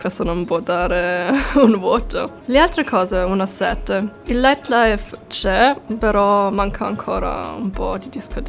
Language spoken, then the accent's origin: Italian; Innsbruck, Tyrol, Austria; now in Cagliari, Italy; Vengo da Innsbruck, che è in Austria.